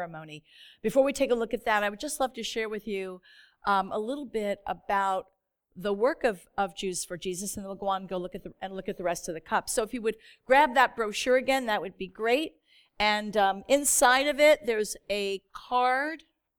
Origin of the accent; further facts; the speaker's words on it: West Islip, New York, United States; I'm here from Long Island, and I serve here on Long Island, and though the Lord has kind of taken me all over the globe in ministry, he's brought me right back here. I'm back in the house I grew up in West Islip